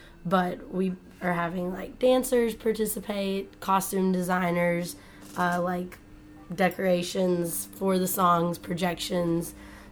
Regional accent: Henderson, Texas, United States; Henderson.

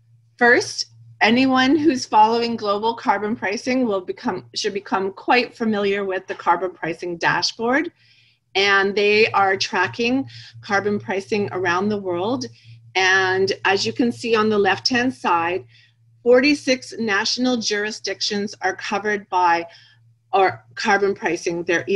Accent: Canada; I'm Canadian

